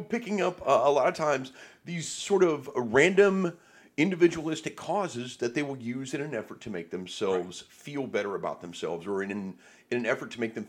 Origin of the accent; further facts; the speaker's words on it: Hoboken, New Jersey, United States; born there; I'm Native American. I was born in Hoboken.